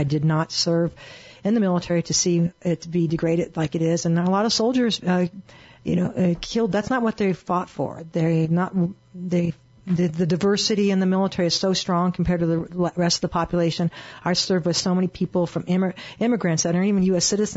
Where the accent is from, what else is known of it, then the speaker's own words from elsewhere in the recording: Arizona, United States; I was very comfortable life as a child here growing up in Arizona.